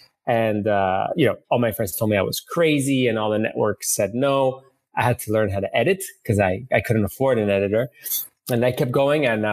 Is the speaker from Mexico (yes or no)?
yes; Mexico City, Mexico; also born or lived in Miami, United States; Yeah, I was born in Miami. I grew up in Mexico City. My family is mostly from Spain.